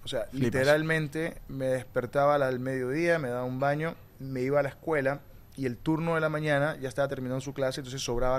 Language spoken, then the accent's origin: Spanish; Tovar, Mérida, Venezuela; Yo crecí en Tovar, Estado Mérida. Es un pueblito de los Andes. Estamos a una hora de la ciudad. Y la ciudad también es pequeña.